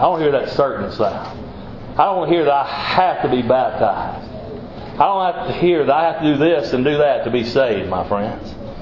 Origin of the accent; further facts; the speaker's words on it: Mississippi, United States; That's the reason I come from South Mississippi to right here, is to worship.